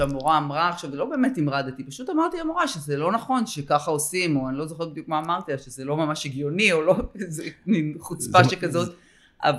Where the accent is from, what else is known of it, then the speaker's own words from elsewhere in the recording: Sde Hemed, Central District, Israel; also born or lived in Holon / Tel Aviv; זאת אומרת, נולדתי בחולון, אחר כך עברנו לתל אביב לתקופה קצרה, ואז ממש מגיל 8 במושב שדה חמד